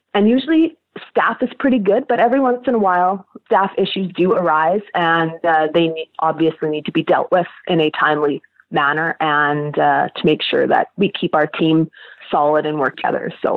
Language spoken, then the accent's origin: English; Manitoba, Canada; I am from South Central Manitoba, and I manage a large barrow-to-finish daughter nucleus hog farm out here.